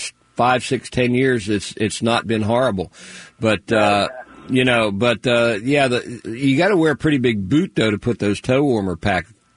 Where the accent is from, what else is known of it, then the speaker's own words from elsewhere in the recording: Pennsylvania, United States; When I was growing up in Pennsylvania, you know, there was always one day that you did a deer drive, you know.